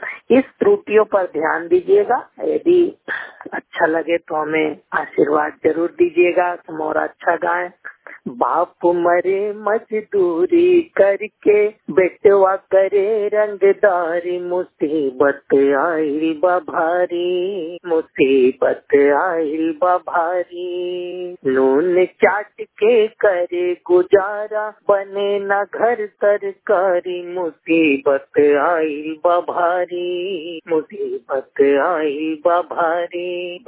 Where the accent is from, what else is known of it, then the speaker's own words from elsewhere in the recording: Bhagwanpur Buzurg, Uttar Pradesh, India; मैं यूपी से हूँ, गोरखपुर। मैं ब्लाइंड हूँ और मैं ग्राम भगवानपुर बुजुर्ग पोस्ट विजय का जिला कुशीनगर से हूँ